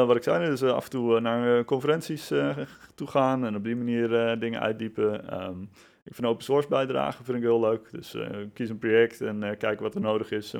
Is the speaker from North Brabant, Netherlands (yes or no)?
no; Nijmegen, Gelderland, Netherlands; En ik 37 jaar. Ik kom uit Nijmegen.